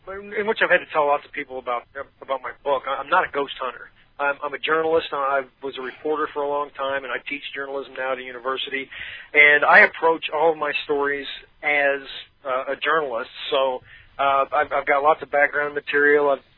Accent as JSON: {"language": "English", "region": "Missouri", "country": "United States", "said": "I'm from Missouri, so I was familiar with a lot of these places, love my home state"}